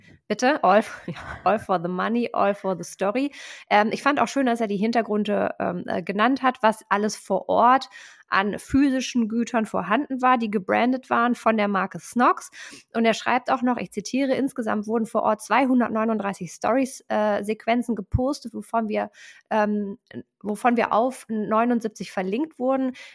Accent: Cologne, North Rhine-Westphalia, Germany; Wir als Kölner sagen ja auch immer, man muss auch jönne gönne.

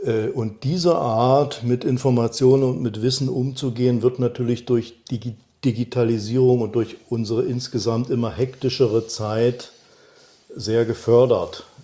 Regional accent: East Germany, Germany; ich bin ja in Ostdeutschland groß geworden, da war der Zugang zu westlicher Literatur sehr beschränkt.

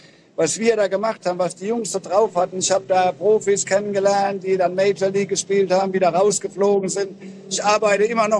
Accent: Mannheim, Baden-Württemberg, Germany; Ich bin aufgewachsen in Mannheim als kleiner Junge

